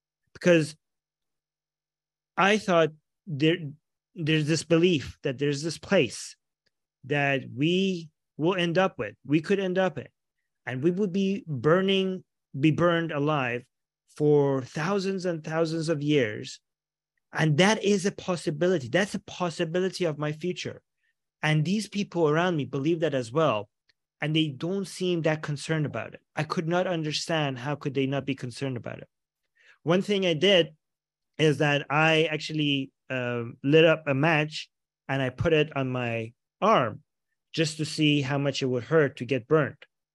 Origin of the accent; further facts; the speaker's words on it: Iran; I grew up in Iran. I grew up in a very liberal family, extremely liberal, but in a very conservative society.